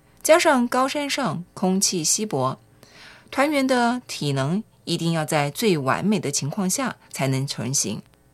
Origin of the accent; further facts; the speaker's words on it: Taiwan; 身为台湾人，一生一定要去爬一次玉山。